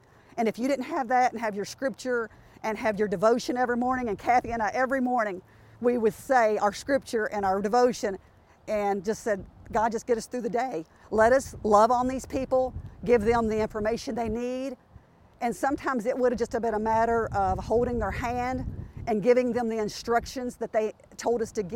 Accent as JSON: {"language": "English", "region": "the South", "country": "United States", "accent": "Southern", "said": "It's very close-knit, just not like Kentucky at all. But I'll tell you a funny, though. They love my Southern accent."}